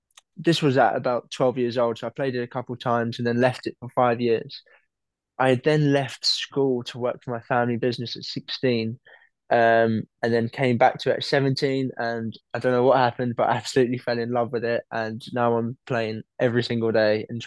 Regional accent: United Kingdom; I'm a British paddle player for Team GB.

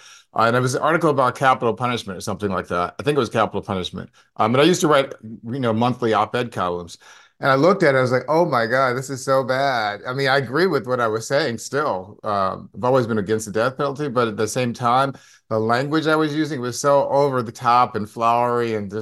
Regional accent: Clearwater, Florida, United States; also born or lived in St. Louis; I was born in St. Louis, Missouri, went to high school in Clearwater, Florida, graduated from Dartmouth College with a degree in government, went to law school at Harvard.

